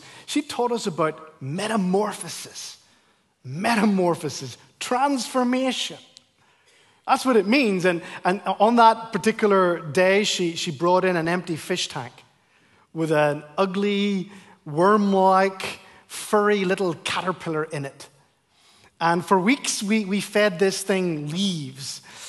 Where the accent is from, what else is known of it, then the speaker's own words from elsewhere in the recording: Ireland; And I'm Irish, so blood does boil in my veins.